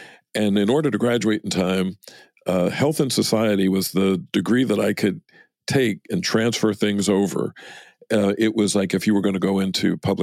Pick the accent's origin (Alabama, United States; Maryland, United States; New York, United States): New York, United States; I'm originally from New York.